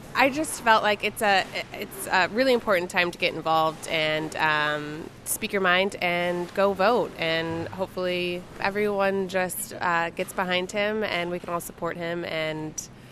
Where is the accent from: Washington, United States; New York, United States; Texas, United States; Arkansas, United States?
Texas, United States; Dallas; My name is … I'm from Dallas, Texas.